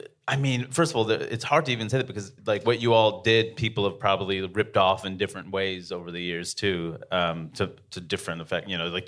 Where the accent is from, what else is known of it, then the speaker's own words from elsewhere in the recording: India; so it was like, whoa, like, she's Korean and I'm Indian.